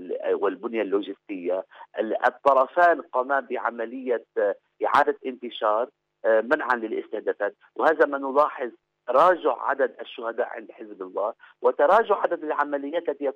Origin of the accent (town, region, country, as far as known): Lebanon